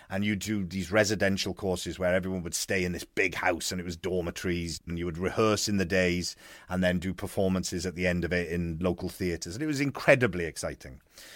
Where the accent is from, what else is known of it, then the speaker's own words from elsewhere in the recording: North West England, United Kingdom; accent: Scouse; Yes, exactly. Yeah, with my Scouse accent and all that.